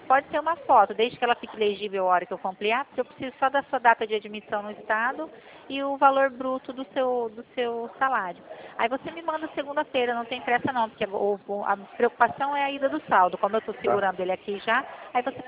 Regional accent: Presidente Prudente, São Paulo, Brazil; Eu sou de Prudente.

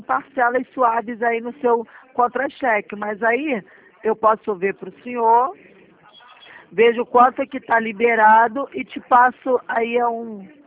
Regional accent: Ourinhos, São Paulo, Brazil; sou da cidade de Ourinhos, São Paulo

